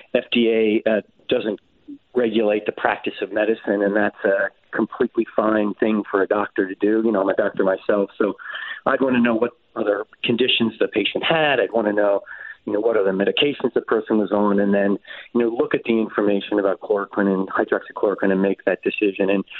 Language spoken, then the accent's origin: English; Norristown, Pennsylvania, United States; I grew up in Norristown, Pennsylvania, so I'm a Philly guy for sure.